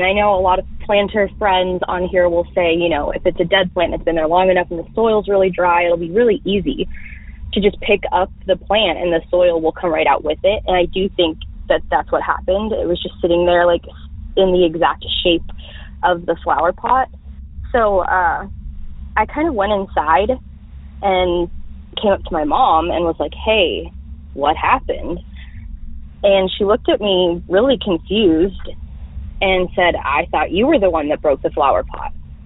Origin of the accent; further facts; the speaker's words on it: Texas, United States; I'm from North Texas.